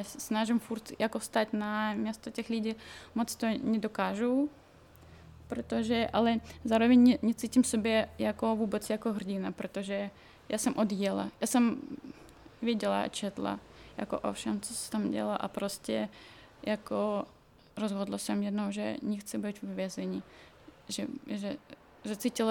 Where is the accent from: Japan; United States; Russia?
Russia; Siberia; Czech is a second language; moved away as an adult; now in Czechia; já jsem pocházím ze Sibíří, takže pro mě je to taková úplně ještě jiná země než i Rusko, třeba i když jako ve spojení s Moskvou, že je to prostě jiný země. Já jsem tam žila přibližně 26 let docela dlouho